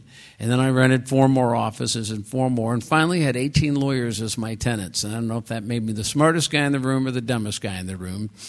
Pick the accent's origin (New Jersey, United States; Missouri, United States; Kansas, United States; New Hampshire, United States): Missouri, United States; Liberty; But I grew up in Liberty, Missouri, up north of the river